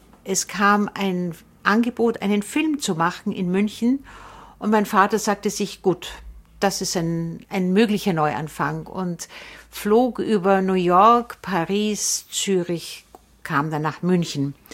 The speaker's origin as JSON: {"language": "German", "region": "Salzburg", "country": "Austria", "tie": "born there", "said": "Also ich bin in Salzburg geboren als Amerikanerin nach ihm und bin dann mit ihm Deutsche geworden, und inzwischen bin ich Österreicherin."}